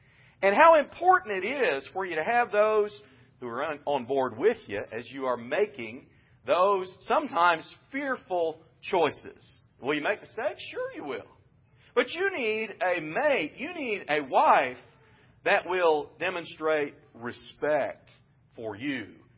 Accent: Midwest, United States; You know, growing up in the Midwest, I was raised by a father who was from Texas.

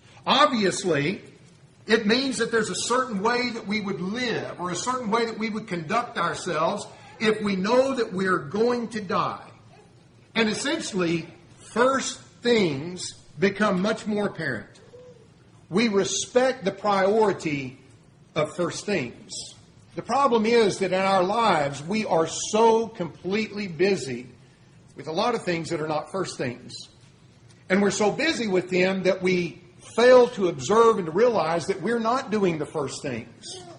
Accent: Tuttle, Oklahoma, United States; in that little town I grew up in Tuttle, Oklahoma

